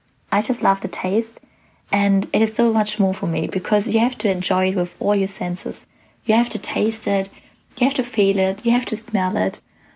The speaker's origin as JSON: {"language": "English", "town": "Dresden", "region": "Saxony", "country": "Germany", "said": "I'm 17 years old and I'm from Dresden. At the moment, I'm a trainee to become a baker in a Dresden bakery."}